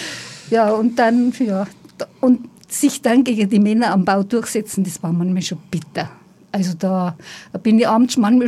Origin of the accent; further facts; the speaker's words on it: Munich, Bavaria, Germany; also born or lived in Saxony-Anhalt; Aber groß geworden bin ich schon in München.